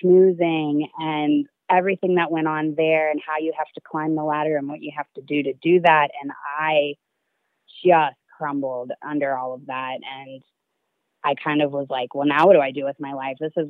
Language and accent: English; Kentucky, United States; So I am born and raised in Kentucky, and I was raised by two hippie parents, and I was a classic case overachiever and overperformer.